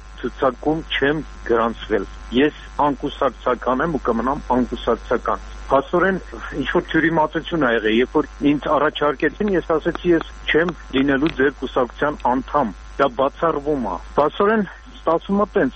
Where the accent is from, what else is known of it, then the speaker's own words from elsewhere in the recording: Yerevan, Armenia; Ես ազատ երևանցի եմ